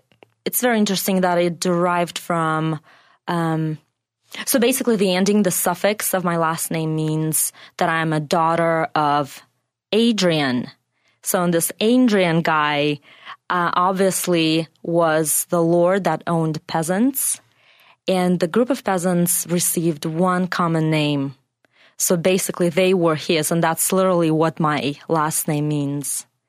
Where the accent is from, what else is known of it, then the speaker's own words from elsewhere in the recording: Ufa, Bashkortostan, Russia; and I'm from Russia. I grew up in the Ural Mountains in the city of Ufa.